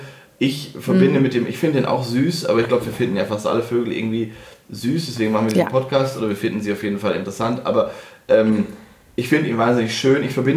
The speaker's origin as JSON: {"language": "German", "region": "Northwest Germany", "country": "Germany", "said": "das hätte ich natürlich nie gedacht als Kind früher, weil ich komme ja aus dem Nordwesten."}